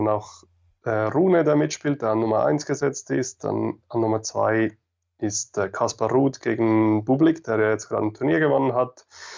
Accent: Basel-Landschaft, Switzerland; Genau, ich komme ursprünglich aus Basel-Land

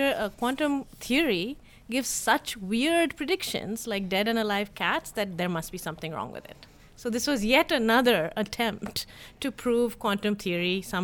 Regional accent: Canada; now in United States; I'm Canadian, so I don't really know exactly how the policy works here in the U.S.

